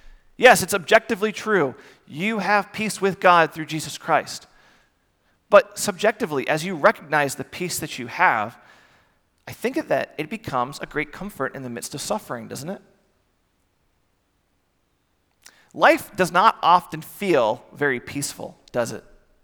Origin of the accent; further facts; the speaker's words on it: United States; Yet how easy is it for me as an American to take for granted the rights and privileges that I have as a citizen of this country?